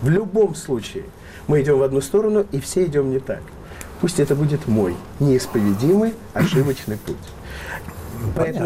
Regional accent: Armenia; Я армянин, радиоведущий.

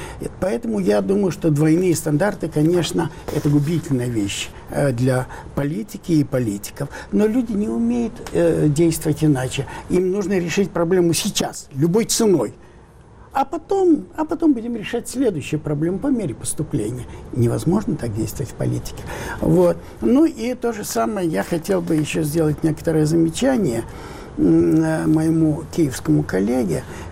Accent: Ukraine; born there; first language Ukrainian; Russian is a second language; Кстати, мы все трое украинцы, по большому счету. Я ведь и родился на Украине, и первый мой язык украинский, и идентичность моя никак с Россией не связана.

